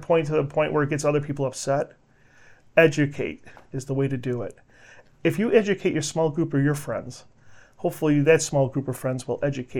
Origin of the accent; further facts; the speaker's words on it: New York, United States; moved away as an adult; when I came from New York to here